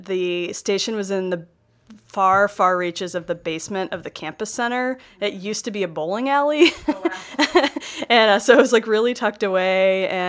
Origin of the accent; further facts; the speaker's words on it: Salem, Massachusetts, United States; I grew up in the Witch City.